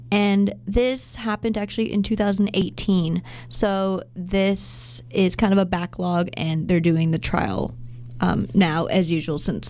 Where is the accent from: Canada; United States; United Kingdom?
Canada; So as the Canadian of the station here today